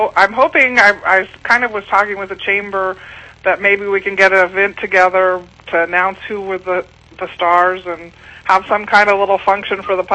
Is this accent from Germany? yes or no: no; Scotland, United Kingdom; Well, actually, I'm Scottish, and I don't know.